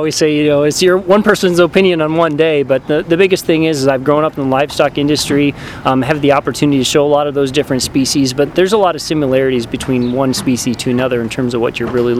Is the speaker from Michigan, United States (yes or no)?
yes; Michigan, United States; now in Iowa, United States; No, I actually was born and raised in Michigan myself, okay. And I came to Iowa actually when I was finished my bachelor's degree